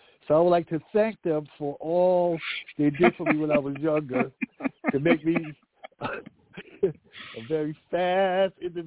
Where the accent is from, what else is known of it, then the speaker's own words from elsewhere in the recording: New York, United States; also born or lived in Canada; So that's when I was born in Canada. But we left there when I was like 4 or 5. We came to New York, and we was actually living in Brownsville with my other families